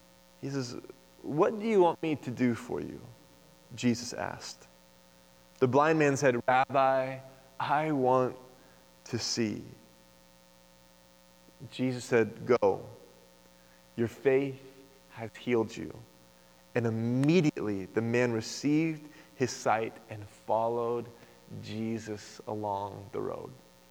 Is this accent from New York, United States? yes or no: no; Tulsa, Oklahoma, United States; Now, I grew up in Tulsa, Oklahoma, went to Oral Roberts University, and when you grow up in Oklahoma on the weekends, there isn't a lot going on.